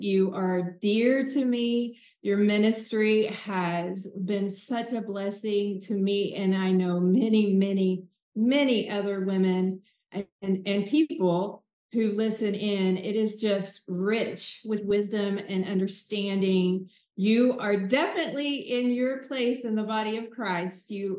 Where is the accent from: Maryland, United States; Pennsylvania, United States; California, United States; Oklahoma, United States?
Oklahoma, United States; And I say y'all, and I say all those Southern cliches. I definitely do. But I'm from Oklahoma